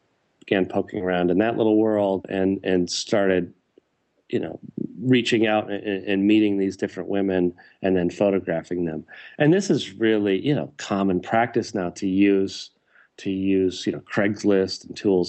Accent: United States; I am an American photographer. I happen to be, I think, better photographing in America than elsewhere.

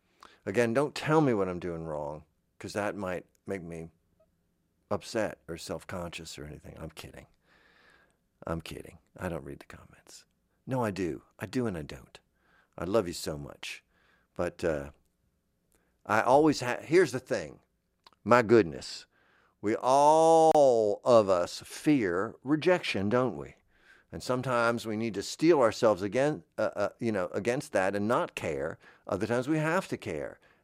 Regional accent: Florida, United States; I grew up in Florida. I grew up getting into cars in shorts on you know, whatever that vinyl stuff was

